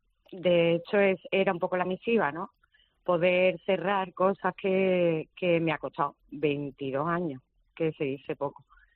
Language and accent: Spanish; Dos Hermanas, Andalusia, Spain; now in Málaga, Spain; 22 años que hace que no soy malagueña, por cierto, aunque me siento, uh-huh. soy de Dos bueno. Hermanas, Sevilla.